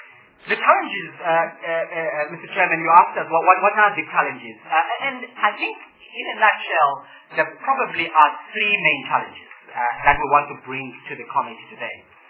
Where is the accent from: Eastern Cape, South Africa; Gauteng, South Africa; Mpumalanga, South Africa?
Eastern Cape, South Africa; Mthatha; For example, I come from Umtata, and I know that there's the bus stop in Umtata.